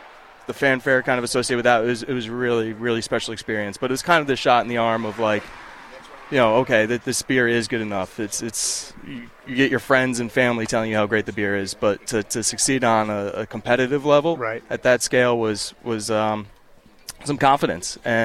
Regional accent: East Lyme, Connecticut, United States; It all started kind of here in Salem. So I'm from East Lyme.

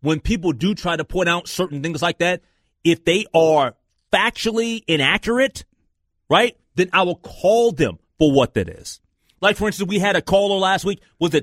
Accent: Minneapolis, Minnesota, United States; okay, I'm a Minneapolis. I was raised in North Minneapolis.

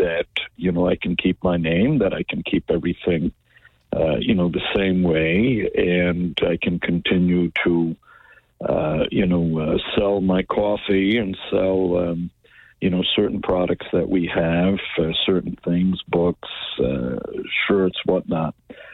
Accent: United States; But, you know, I as an American, I would think that I should have the right to open up any type of business

